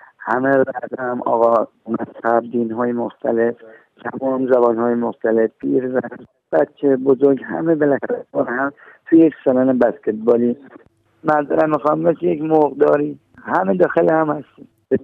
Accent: Iran; من یک ایرانی هستم به اتفاق فرزندم حسین. به خاطر وضع اجتماعی ایران که واقعاً وضع آلوده ای داره، من خودم در ایران که زندگی میکردم احتیاط داشتم.

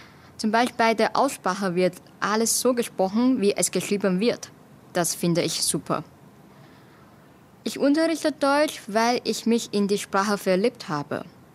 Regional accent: Taiwan; German is a second language

